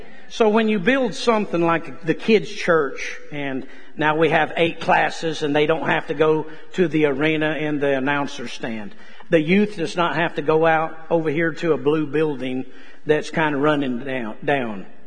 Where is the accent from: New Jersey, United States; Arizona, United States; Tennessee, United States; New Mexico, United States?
Arizona, United States; Casa Grande; born there; growing up just in a ranching family, most everybody knows Dad worked for the Duke, John Wayne, when I was born in Casa Grande, Arizona. And so all we knew is just cowboy life.